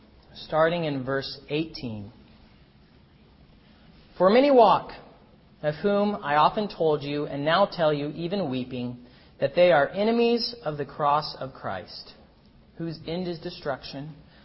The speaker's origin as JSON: {"language": "English", "country": "United States", "tie": "born or raised there", "said": "Growing up in America in this era, because the world can seem so sweet"}